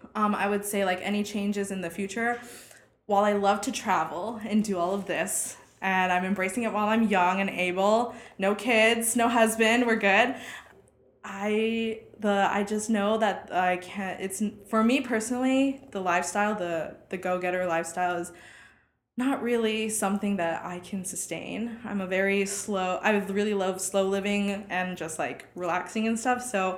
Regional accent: Philippines; I'm Filipino, and you know, my parents saw success

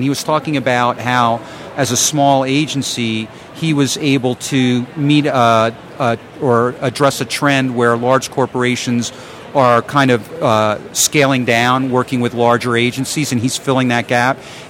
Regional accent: Princeton, New Jersey, United States; Princeton.

